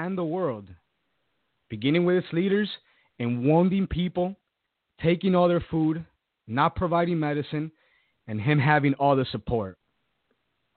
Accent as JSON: {"language": "English", "country": "Cuba", "tie": "born or raised there", "said": "not just in North Korea, not just in Cuba, my hometown, but also in Venezuela"}